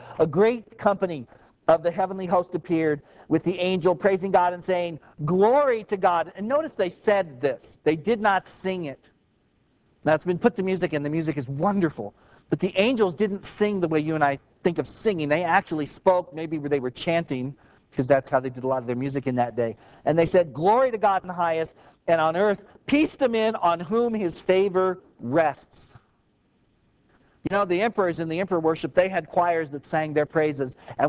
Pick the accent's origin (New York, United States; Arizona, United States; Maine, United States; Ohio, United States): Arizona, United States; Parker; By the way, I know you think this is a small town, but I'm from Parker, so this is not a small town.